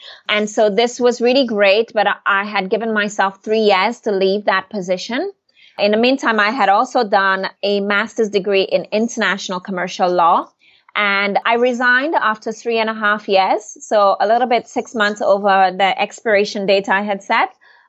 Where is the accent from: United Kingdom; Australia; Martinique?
Martinique; first language French; English is a second language; French island of Martinique, which is a department of France. And we lived there for about 5 years. So my first language is actually French. And later moved back to the island as a child